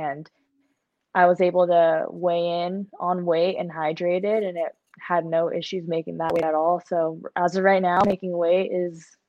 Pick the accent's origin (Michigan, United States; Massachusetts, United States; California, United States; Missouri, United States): California, United States; Los Angeles; now in Redondo Beach, United States; I love it here in California, born and raised here. I'm pretty much live and was born in the South Bay of Los Angeles in SoCal.